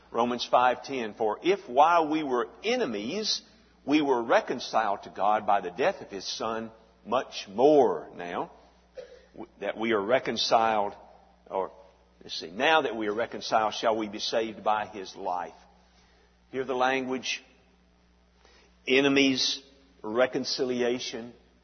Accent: Alabama, United States; I grew up hunting in North Alabama, and when we'd go deer and turkey hunting in Bankhead Forest, we did that for years

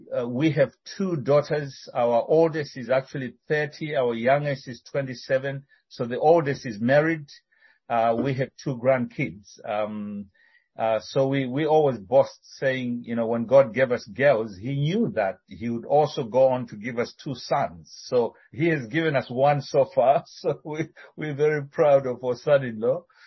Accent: Zimbabwe; now in Johannesburg, South Africa; Some of you know we are originally from Zimbabwe, but we are serving from South Africa, you know, in Johannesburg. And we've been in South Africa for 4 years. So we actually moved to South Africa when we started serving with Mission to the World.

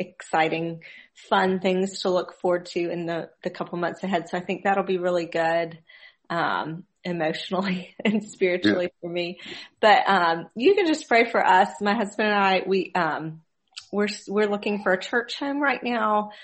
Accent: Abbeville, Alabama, United States; I'm from Abbeville.

